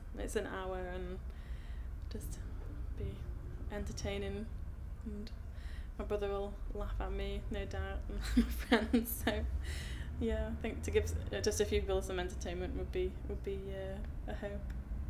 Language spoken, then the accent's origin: English; Stoke-on-Trent, West Midlands, United Kingdom; moved away as an adult; now in London, United Kingdom; I'm originally from Stoke-on-Trent in the West Midlands, and I moved down to London when I was 21 to study at art school, and then I've been living between here and there since